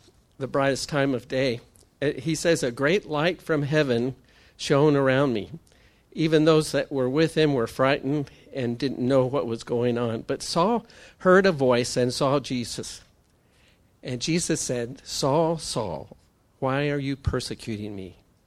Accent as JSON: {"language": "English", "region": "Iowa", "country": "United States", "tie": "born or raised there", "said": "And as I was growing up in Iowa, we would use that often to get the cattle to move into the truck."}